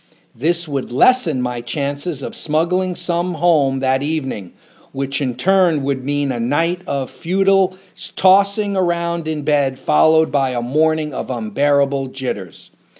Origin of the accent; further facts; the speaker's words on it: St. Johnsbury, Vermont, United States; Finally, my father had to send a doctor out from my hometown. So we're in St. Johnsbury, Vermont, and he's sending them all the way to Akron, Ohio, right?